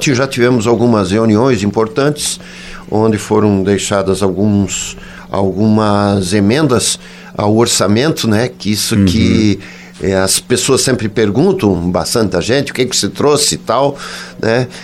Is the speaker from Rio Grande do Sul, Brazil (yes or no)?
no; Blumenau, Santa Catarina, Brazil; born there; now in Jaraguá do Sul, Brazil; nasci em Blumenau e estou 40 anos, quase 41, em Jaraguá do Sul, onde eu tenho a minha esposa e minhas duas filhas.